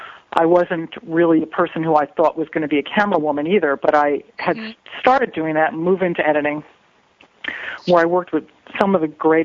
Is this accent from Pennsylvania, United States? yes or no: no; New Jersey, United States; but I was from the East Coast, too. I grew up in New Jersey